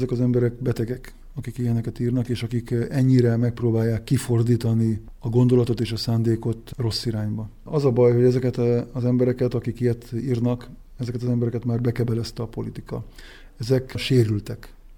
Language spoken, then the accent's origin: Hungarian; Sátoraljaújhely, Borsod-Abaúj-Zemplén, Hungary; ebben az esetben nekem Sátorajúhelyet kell képviselnem. Tudom, hogy mi a jó ezeknek az embereknek, itt születtem, itt éltem, és itt vagyok polgármester 22 éve